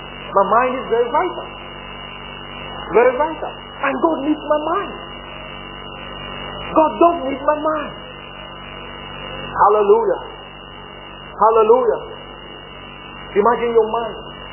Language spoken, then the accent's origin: English; Nigeria; This Bible is not supposed to enter this Bible because I'm a Nigerian.